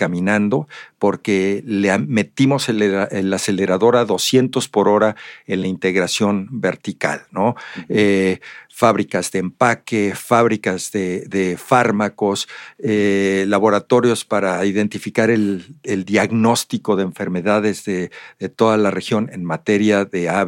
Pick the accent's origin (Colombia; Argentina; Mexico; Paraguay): Mexico; Como muchos mexicanos y muchas empresas, creímos en México.